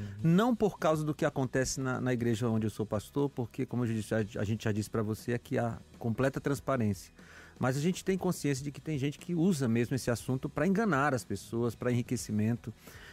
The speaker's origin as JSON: {"language": "Portuguese", "region": "Ceará", "country": "Brazil", "said": "do meu querido Ceará, de onde eu venho."}